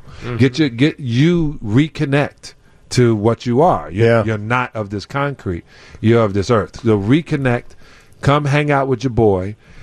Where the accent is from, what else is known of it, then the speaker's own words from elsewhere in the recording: Brooklyn, New York, United States; I'm from Brooklyn, New York.